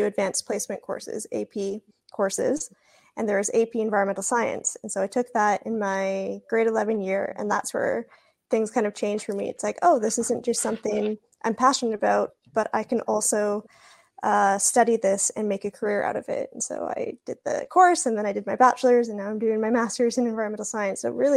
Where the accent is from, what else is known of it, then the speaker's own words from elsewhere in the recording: Singapore; growing up in Singapore